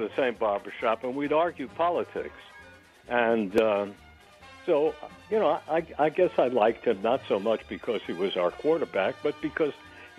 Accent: Brooklyn, New York, United States; I grew up in Brooklyn. I didn't care what happened to the Dodgers.

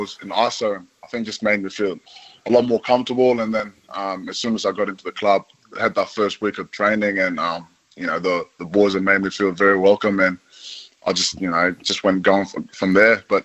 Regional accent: Queensland, Australia; growing up in Queensland, there was a lot of rugby league there.

